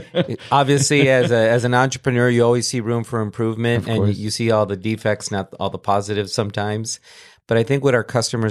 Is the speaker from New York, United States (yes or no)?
no; Escondido, California, United States; I grew up in San Diego, and we used to go across the border, you know, every week in the town of Escondido where I grew up. There were no tortillerias. There were no Mexican markets.